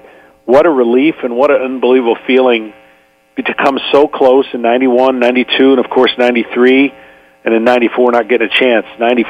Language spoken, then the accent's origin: English; Michigan, United States; moved away; And go figure, I grew up in Michigan. And I never had the issue, and then I got to Georgia, and of course the heat and everything about living down here